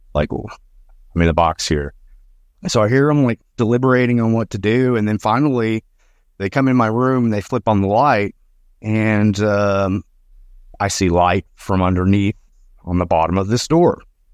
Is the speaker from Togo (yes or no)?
no; Arkansas, United States; So I'm from Northwest Arkansas. All these stories pretty much take place in Northwest Arkansas, kind of full spectrum across the board.